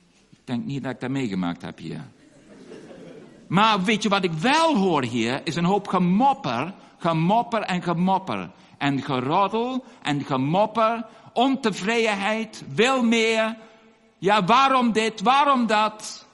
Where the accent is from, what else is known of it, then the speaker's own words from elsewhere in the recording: Indonesia; Bij ons in Indonesië is er nog steeds, ja, we hebben vrijheid van religie, hebben we, prijs de Heer.